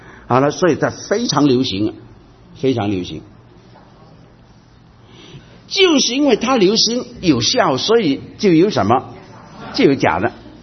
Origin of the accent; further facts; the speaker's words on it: Guangdong, China; 你知道我们广东人很喜欢喝一种茶